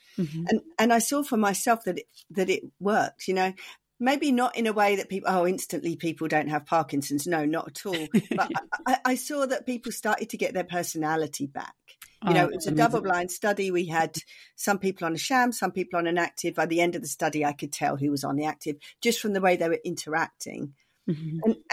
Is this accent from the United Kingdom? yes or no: yes; England, United Kingdom; now in California, United States; I moved to California from England and got involved in the biohacking thing.